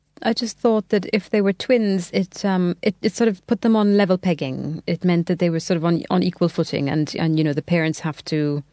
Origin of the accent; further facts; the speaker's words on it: Trinidad & Tobago; for me growing up in Trinidad, that I also was able to enjoy this book